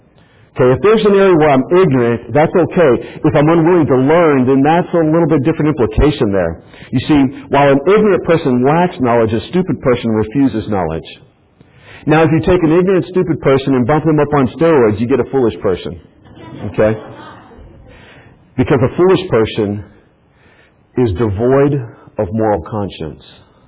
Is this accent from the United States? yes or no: yes; Texas, United States; I'm Texan, so we get about 7 or 8 words.